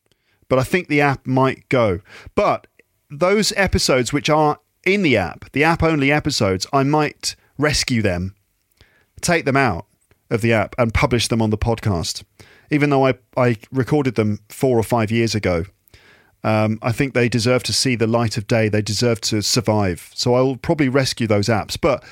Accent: England, United Kingdom; her mum, my wife, is French. I am English, of course, and our daughter.

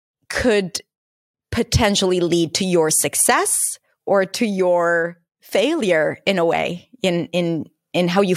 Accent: Israel; I got Middle Eastern, which is, you know, like my roots are from there. Actually, I'm born and raised in Israel, but my mom is from Libya. My dad was born in Iraq. Like my roots are Middle Eastern.

